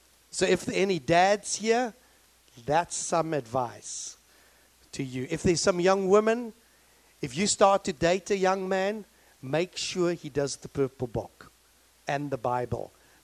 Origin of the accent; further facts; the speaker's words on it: Philippines; because I'm Filipino. Because in the Philippines, you put an H in everything.